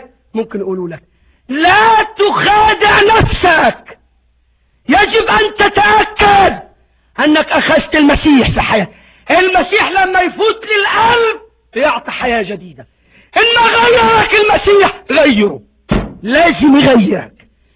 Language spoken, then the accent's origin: Arabic; Egypt; يا احنا عندنا في مصر بنسميه امير الوعاظ